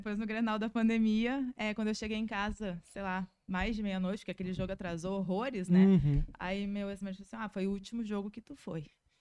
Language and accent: Portuguese; Porto Alegre, Rio Grande do Sul, Brazil; also born or lived in Não-Me-Toque; E aí eu nasci lá, mas quando eu tinha 3 anos de idade, a gente veio pra Porto Alegre.